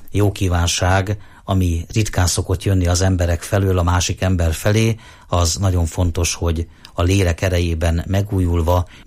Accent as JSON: {"language": "Hungarian", "town": "Sárospatak", "region": "Borsod-Abaúj-Zemplén", "country": "Hungary", "tie": "born or raised there"}